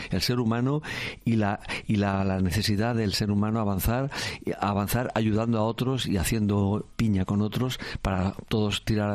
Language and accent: Spanish; Catalonia, Spain; yo soy catalán, o sea, con mucho orgullo. También mis padres son de Zafra o son de X zona